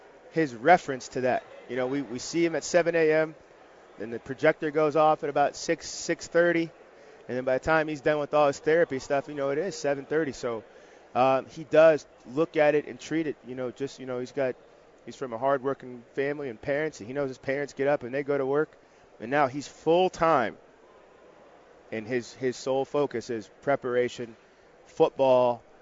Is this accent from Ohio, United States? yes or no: yes; Massillon, Ohio, United States; now in San Diego, United States; So I grew up in Massillon, Ohio.